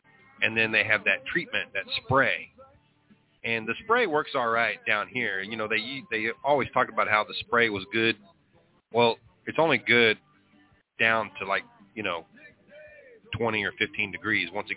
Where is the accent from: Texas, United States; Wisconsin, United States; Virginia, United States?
Texas, United States; Where are you from? I'm from Texas. Damn right I am.